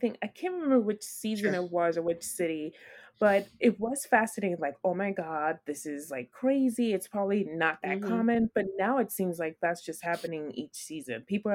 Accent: New York, United States; I am born and raised in New York.

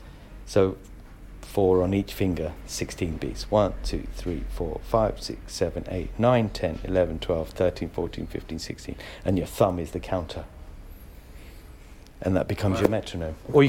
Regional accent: Kenya; Mum was from Mombasa. My dad was from Nairobi. And... yeah, my whole family, we're all Kenyan.

